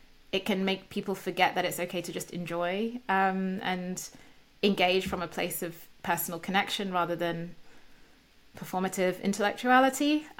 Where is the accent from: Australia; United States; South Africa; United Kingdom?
United Kingdom; I'm a British woman